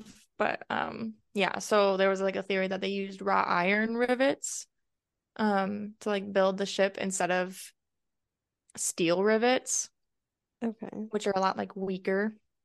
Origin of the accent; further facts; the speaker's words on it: Michigan, United States; Oh my gosh. Yeah, I'm from Michigan, so yeah.